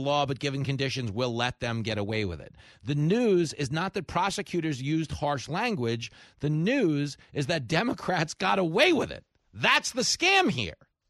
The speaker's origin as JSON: {"language": "English", "region": "New York", "country": "United States", "said": "As a New Yorker, there's no space."}